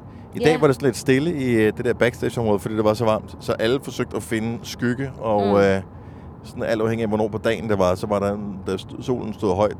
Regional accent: Region of Southern Denmark, Denmark; Det er sådan noget, det lærer du som fynbo lynhurtigt at spotte.

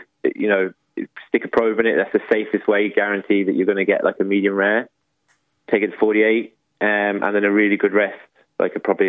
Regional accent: England, United Kingdom; Being English, I like an eat a mess.

